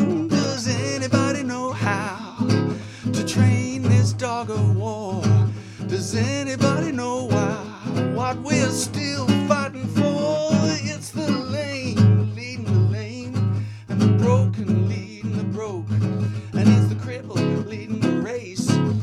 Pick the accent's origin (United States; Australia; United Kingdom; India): Australia; I was just from Australia, which is even